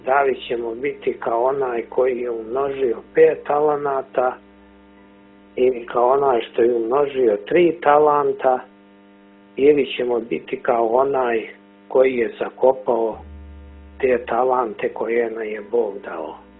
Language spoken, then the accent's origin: Serbian; Nikšić, Montenegro; ja živim u Nikšiću, normalno je da se osjećam i kao Nikšić, i u Crnoj Gori kao Crnogorac, i nacionalno kao Srbin, i kao Evropljanin